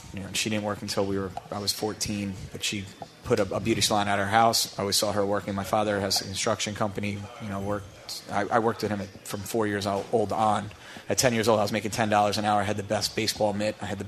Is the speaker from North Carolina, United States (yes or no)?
no; LaGrangeville, New York, United States; I grew up in Dutchess County. My grandparents were in Somers